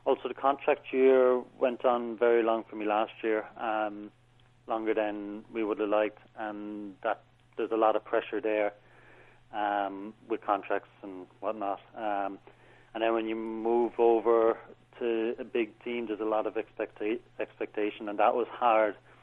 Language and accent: English; Ireland; I'm Irish